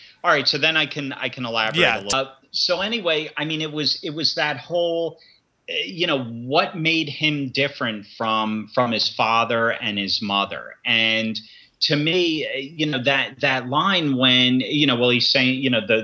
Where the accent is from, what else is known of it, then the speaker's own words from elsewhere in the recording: New Jersey, United States; I'm from Jersey, you know what I'm saying? So it's like, honestly, everyone in the South sounds the same to me.